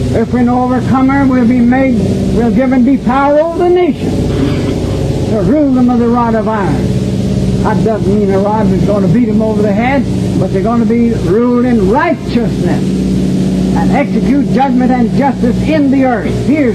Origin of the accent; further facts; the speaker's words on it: Conway, United States; I'd like to be stationed in Conway, my hometown, because there's so many people there that think I'm a reprobate.